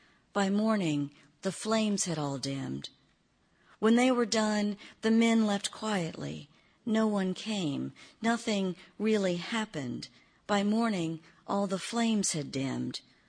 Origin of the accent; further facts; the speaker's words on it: Atlanta, Georgia, United States; growing up in Atlanta, Lester Maddox was still a popular figure